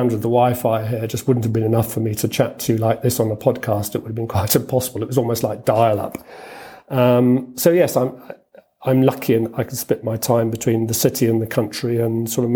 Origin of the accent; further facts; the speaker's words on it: United Kingdom; because I'm a Brit, I spelled … So if they're looking for me, they won't find me under … blog. My main base is in London.